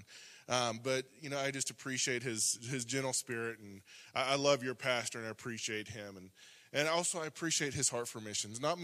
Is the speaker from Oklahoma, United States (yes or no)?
yes; Yukon, Oklahoma, United States; I grew up in church. I grew up in Yukon over there. I came out of the Mustang Church.